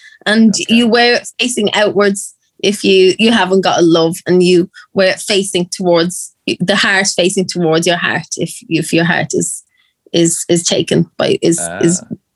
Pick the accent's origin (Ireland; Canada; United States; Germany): Ireland; I am Irish, and I am female, and I'm from a line of strong women.